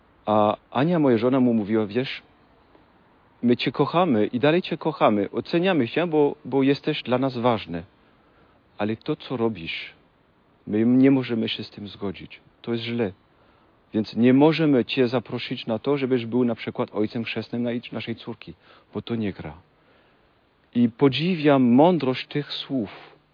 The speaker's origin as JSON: {"language": "Polish", "country": "France", "second_language": "Polish", "moved": "as an adult", "lives_now": "Poland", "said": "jestem Francuzem. Żonę mam polską tą samą od 22 lat"}